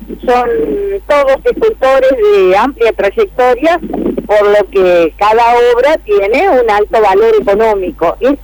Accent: Entre Ríos, Argentina; si bien mi lugar de nacimiento es Lucas González, soy del departamento de Nogoyá.

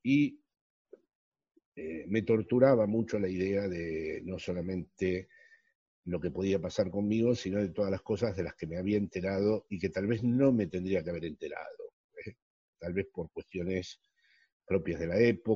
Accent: Argentina; moved away; he seguido siendo un argentino que vive aquí desde hace 44 años y ahora sí lo interrumpió la pandemia, pero en general paso la mitad del año en Argentina.

